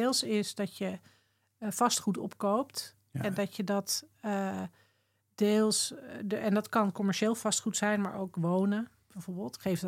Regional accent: Amsterdam, North Holland, Netherlands; dat wij als Amsterdammers ook een verantwoordelijkheid hebben om die stad te dragen

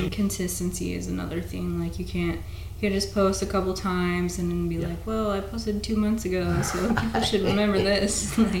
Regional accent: Texas, United States; I'm originally from West Texas, so it's flat and windy and ugly and full of mesquite trees.

